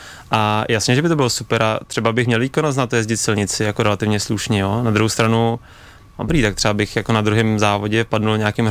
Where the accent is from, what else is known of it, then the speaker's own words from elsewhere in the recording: Blatná, South Bohemian Region, Czechia; Pocházím z Blatný, jo.